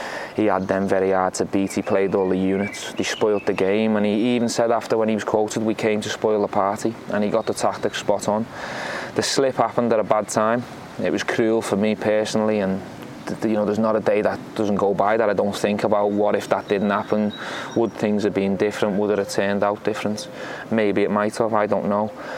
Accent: Liverpool, North West England, United Kingdom; You know, the connection I've got with Liverpool, my hometown club.

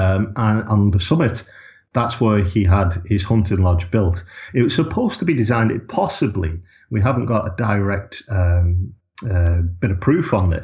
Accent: North West England, United Kingdom; now in Ireland; I'm an archaeologist. I came to Ireland, I'm from Lancashire originally. I came to Ireland in 1999

